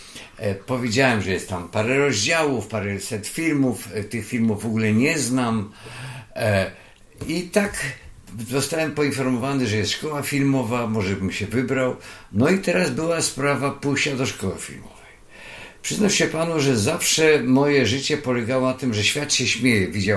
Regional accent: Kielce, Świętokrzyskie Voivodeship, Poland; born there; jestem urodzony w Kielcach

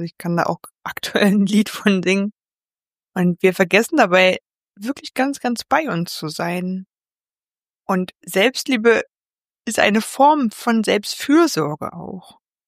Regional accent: Saxony-Anhalt, Germany; in Sachsen-Anhalt, also in meiner alten Heimat.

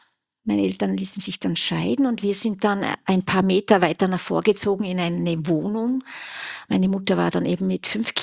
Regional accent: Lustenau, Vorarlberg, Austria; born there; also ich bin gebürtige Vorarlbergerin, bin in Lustenau geboren

